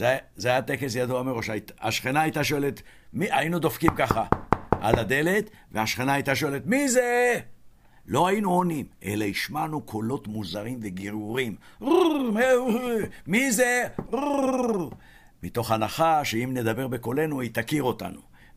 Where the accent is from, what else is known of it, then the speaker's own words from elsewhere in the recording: Jerusalem, Jerusalem District, Israel; ירושלים בילדותי הייתה כמו במת תיאטרון.